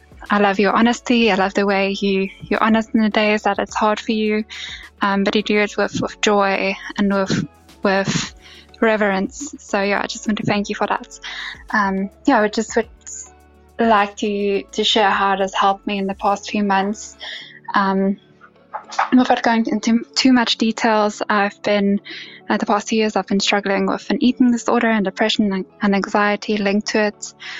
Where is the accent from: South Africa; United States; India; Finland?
South Africa; I come from South Africa.